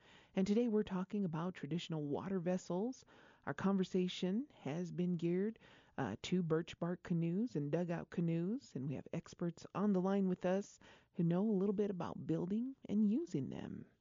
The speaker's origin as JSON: {"language": "English", "town": "Isleta Pueblo", "region": "New Mexico", "country": "United States", "said": "from Isleta Pueblo."}